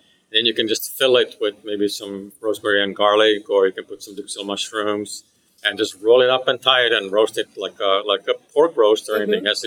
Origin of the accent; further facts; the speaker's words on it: Finland; in Finland? I'm from